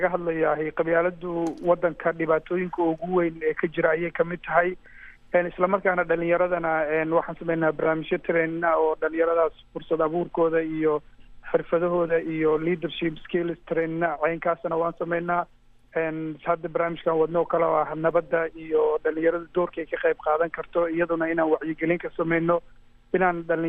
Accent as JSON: {"language": "Somali", "town": "Mogadishu", "region": "Banaadir", "country": "Somalia", "tie": "born or raised there", "moved": "yes", "said": "Aniguna dhallinyaranimadeydii waqtigii caruur aan korayay magaalada Muqdisho aan ku koray, kadib waxaan nasiib fursad u helay inaan waddamada dibadda oo muddo kusoo noolaado"}